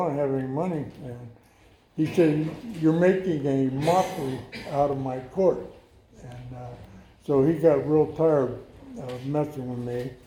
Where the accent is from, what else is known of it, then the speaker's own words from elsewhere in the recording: Oklahoma, United States; also born or lived in Arizona; we came from Oklahoma, and I was born in Arizona.